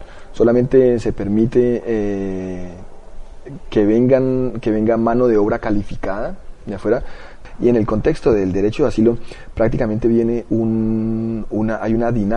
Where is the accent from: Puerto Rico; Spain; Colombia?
Colombia; now in Switzerland; soy colombiano, vivo aquí en Suiza hace 11 años y soy refugiado político.